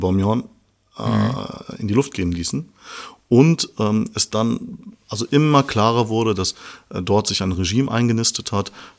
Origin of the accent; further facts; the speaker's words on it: Bochum, North Rhine-Westphalia, Germany; bin Afghaner. Das war, so bin ich aufgewachsen. Oder halt, ich bin Ausländer. Und ich bin 1980 geboren in Bochum. Ich bin in der Bochumer Hustadt halt auch groß geworden.